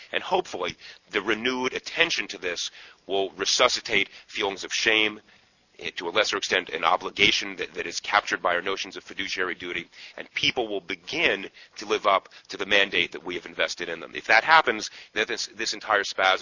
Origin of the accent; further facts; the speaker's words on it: Bronx, New York, United States; And I grew up in the Bronx, I can say this.